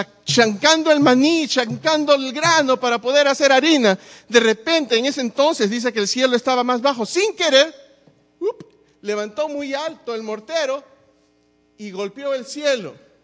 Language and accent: Spanish; Peru; Mira, yo soy peruano.